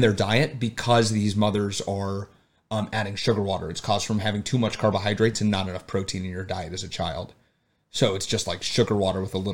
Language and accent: English; Arizona, United States; now in Chicago, United States; So me growing up in Arizona, that was one of the most popular bottled water brands in Arizona.